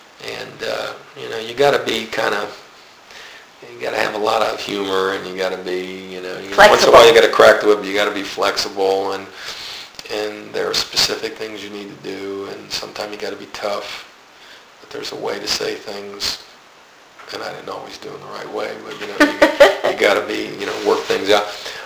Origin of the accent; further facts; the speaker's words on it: Fort Pierce, Florida, United States; also born or lived in Nashville; And I'm from Fort Pierce.